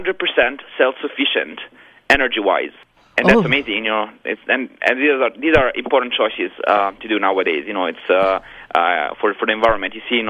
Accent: Montalcino, Tuscany, Italy; But in Montalcino, in my region, in my hometown, I couldn't find such information.

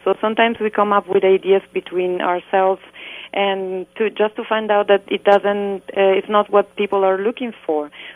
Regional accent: Rome, Lazio, Italy; I am from Rome, and my husband was born in Florence and raised in Rome.

